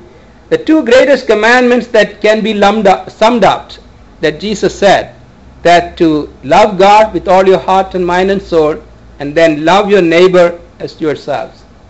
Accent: India; Many times, especially the ones that we grew up in India

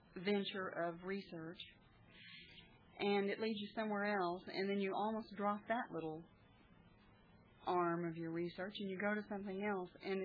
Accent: Abilene, Texas, United States; Well, I'm from Texas, Abilene

